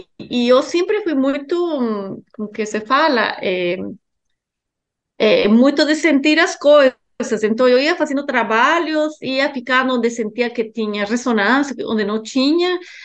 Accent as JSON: {"language": "Portuguese", "country": "Guatemala", "tie": "born or raised there", "said": "eu cresci na Guatemala de pais estrangeiros, então, desde pequena já, imigrante, num país muito pequeno"}